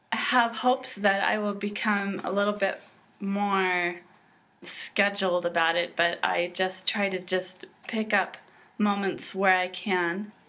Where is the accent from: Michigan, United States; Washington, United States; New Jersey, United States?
Washington, United States; Well, I grew up in Washington State in a farming community, and I have used that setting as at least the place where my book begins.